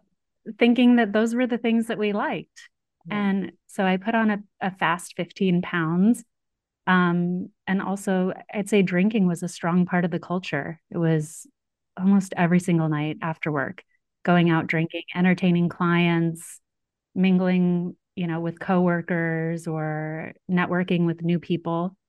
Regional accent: Sedona, Arizona, United States; she and I were childhood friends, best friends growing up. We grew up in Sedona, Arizona.

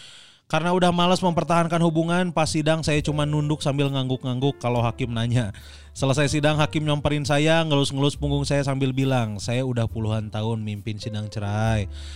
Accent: Bandung, West Java, Indonesia; moved away as an adult; now in Jakarta, Indonesia; Saya orang Bandung tapi tahun 2018 merantau ke Jakarta sama istri.

